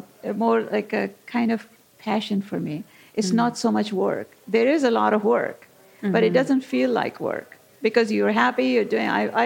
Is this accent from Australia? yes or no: no; Pakistan; now in United States; growing up in Pakistan.